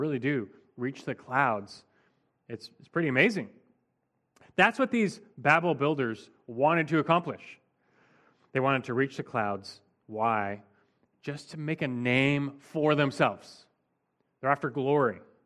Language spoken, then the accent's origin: English; Los Angeles, California, United States; I grew up in Los Angeles, which is known to be a sprawling city.